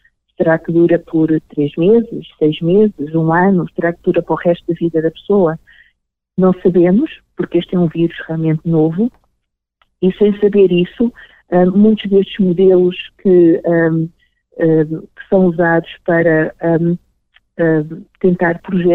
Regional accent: Portugal; moved away; Então, sendo portuguesa, também sendo imigrante, tenho uma afinidade muito grande com as comunidades imigrantes

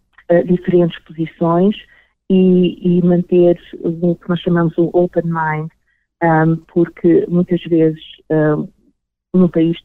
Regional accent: Portugal; moved away; Então, sendo portuguesa, também sendo imigrante, tenho uma afinidade muito grande com as comunidades imigrantes

